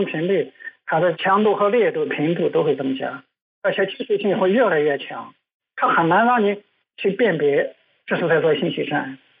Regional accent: China; 作为一个中国人来说

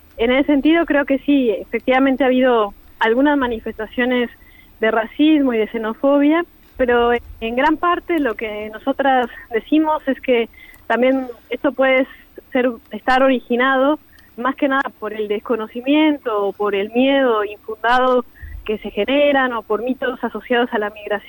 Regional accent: Montevideo, Uruguay; reivindicamos que ante todo somos montevideanas, ¿no?

